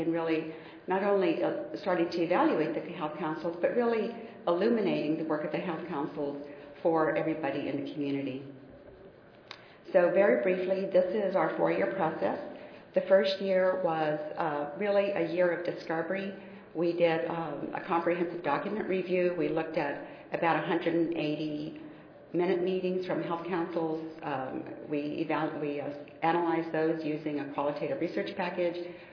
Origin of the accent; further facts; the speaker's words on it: New Mexico, United States; also born or lived in North Carolina; And I'm from New Mexico, although I spent 14 years in North Carolina.